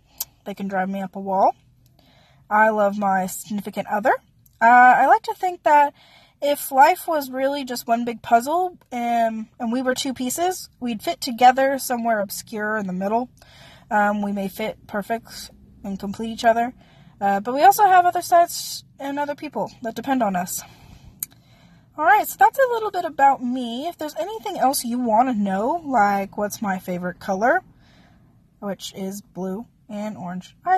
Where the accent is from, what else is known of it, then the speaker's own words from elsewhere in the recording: Texas, United States; I am Hispanic. I grew up in Texas. I still live in Texas, but that may change in the next few years or so.